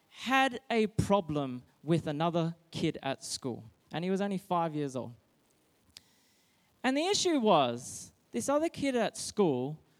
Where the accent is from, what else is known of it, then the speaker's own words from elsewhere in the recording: Perth, Western Australia, Australia; I was born here and I was growing up in Perth, or raised in Perth, and I'm so used to being the minority in a community.